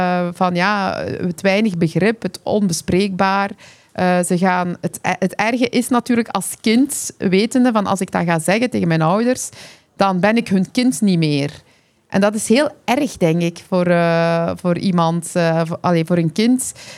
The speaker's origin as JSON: {"language": "Dutch", "region": "Flanders", "country": "Belgium", "tie": "born or raised there", "said": "Ja, ik ben eigenlijk een Vlaming. Hè, dus daar wil ik wel onderlijnen. Ik ben hier geboren en getogen. Hè. Maar mijn afkomst, dat zijn... Ja, dus Koerdisch, dat is een minderheid."}